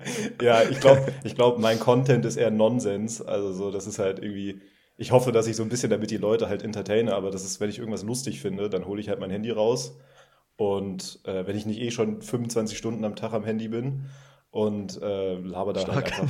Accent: Frankfurt, Hesse, Germany; hier in Frankfurt. Ich komme aus Frankfurt, ja.

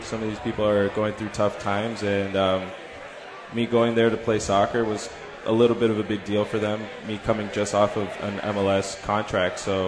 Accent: Canada; I'm born and raised in Canada.

